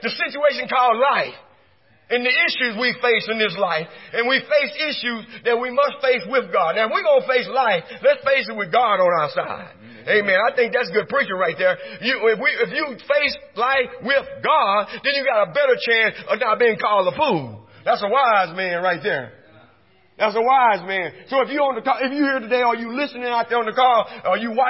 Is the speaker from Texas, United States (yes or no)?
yes; Texas, United States; Like when I grew up in East Texas, every home going, every funeral we went